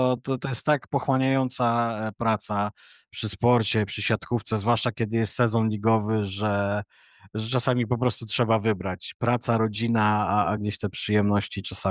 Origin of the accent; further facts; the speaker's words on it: Malbork, Pomeranian Voivodeship, Poland; bo ja pochodzę z Malborka i gdzieś ten pierwszy kontakt ze sportem to była siatkówka w grupach młodzieżowych.